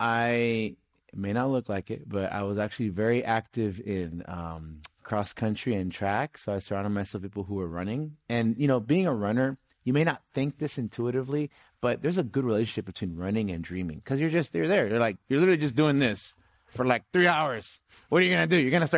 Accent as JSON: {"language": "English", "town": "East Palo Alto", "region": "California", "country": "United States", "tie": "born or raised there", "said": "and even growing up in East Palo Alto, you have this sense of the man"}